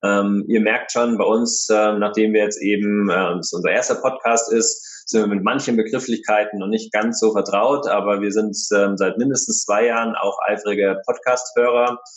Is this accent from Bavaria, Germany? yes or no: yes; Munich, Bavaria, Germany; ich bin auf alle Fälle 38 Jahre alt und wir sind beide gebürtige Münchner, auch wenn man es nicht wirklich hört, aber wir sagen immer, wir stehen bayerisch